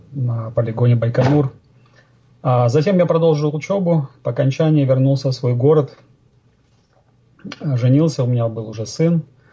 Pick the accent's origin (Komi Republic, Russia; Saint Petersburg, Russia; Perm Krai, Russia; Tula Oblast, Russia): Komi Republic, Russia; Syktyvkar; born there; Родился я в России, на севере России, город Сыктывкар, в семье строителей. Семья у меня была неверующая.